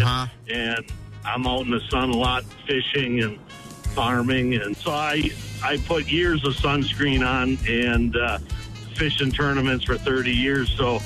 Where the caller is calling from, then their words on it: Fall Creek, United States; Yeah, I'm calling Ron from Fall Creek.